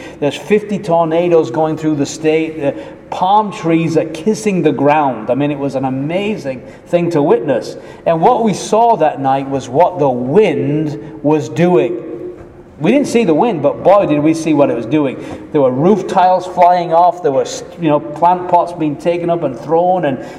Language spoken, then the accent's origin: English; England, United Kingdom; So when we were living in Florida, we just moved there and being growing up in England